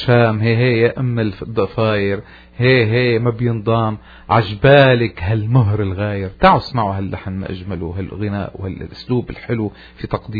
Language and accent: Arabic; Syria; تتحدث عن وطننا الحبيب عن سوريا